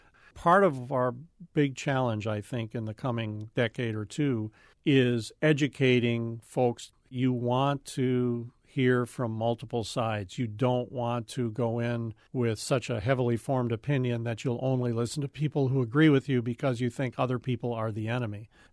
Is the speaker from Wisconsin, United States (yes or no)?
yes; Wisconsin, United States; I grew up in Barron County. Your TV options were whatever you could pick up on your antenna.